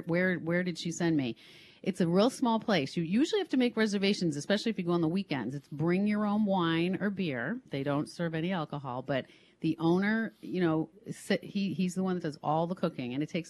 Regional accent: Manchester, New Hampshire, United States; But like I said, I'm not from Concord. I'm from Manchester.

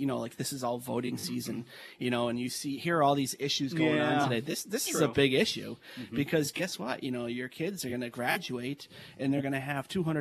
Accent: Massachusetts, United States; When I grew up in Western Western Mass, we had a vocational school.

